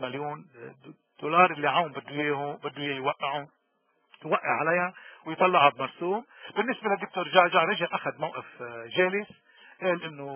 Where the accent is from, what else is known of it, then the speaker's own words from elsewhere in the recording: Lebanon; now in Canada; نحن ما عنا أي انتماء سياسي بما يخص لا حزب ولا تجمع بلبنان، نحن بنشتغل كلبنانيين كنديين، ونقطع السطر